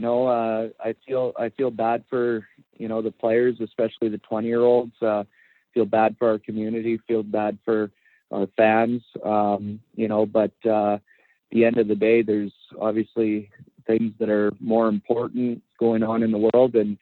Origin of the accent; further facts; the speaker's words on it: Flin Flon, Manitoba, Canada; also born or lived in Connecticut; Quite a difference from growing up in Flin Flon and playing here and then going down to Connecticut where you're an hour from New York City.